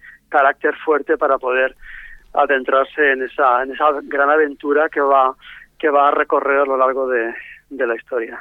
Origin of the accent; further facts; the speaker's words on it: Valencia, Valencian Community, Spain; Soy de Valencia y decidí coger el escenario de Valencia